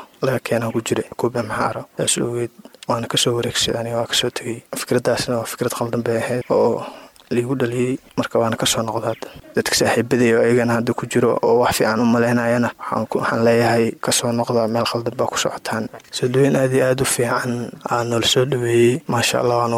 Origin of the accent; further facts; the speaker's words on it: Beled Hawo, Gedo, Somalia; waxaan ka imaaday degmada Baladxaawo.